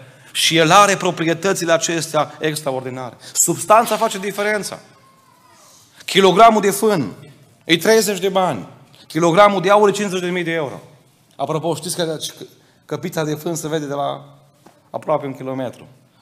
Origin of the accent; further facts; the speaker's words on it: Arad, Arad County, Romania; born there; Eu m-am născut în Arad.